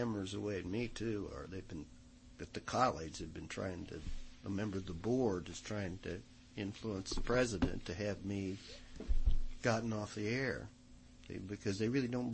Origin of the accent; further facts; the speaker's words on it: Compton, California, United States; I grew up in Compton. I've seen a lot.